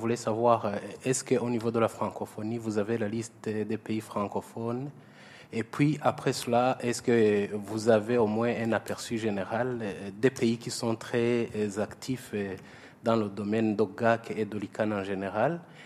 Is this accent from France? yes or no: no; Burundi; Je viens de la République du Burundi, un pays qui n'est pas membre de l'ICANN.